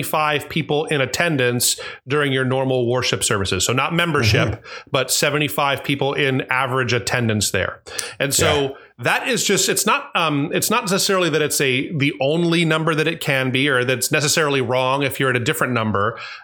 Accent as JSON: {"language": "English", "country": "United States", "said": "As an American"}